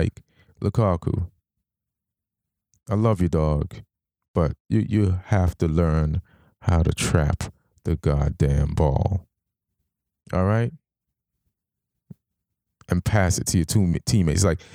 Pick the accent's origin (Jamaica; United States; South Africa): Jamaica; I'm black. I grew up in Jamaica